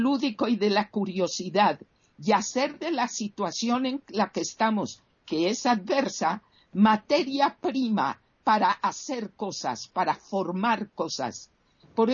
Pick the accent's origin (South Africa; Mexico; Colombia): Colombia; En mi país, aquí en Colombia, en comienzos del siglo XX